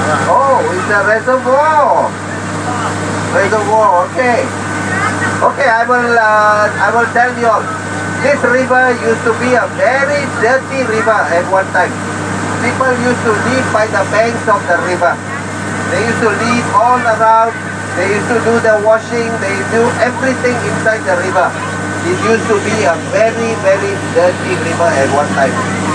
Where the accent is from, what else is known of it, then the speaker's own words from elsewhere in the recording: Singapore; I'm actually a Singaporean. Okay. Born and bred in Singapore.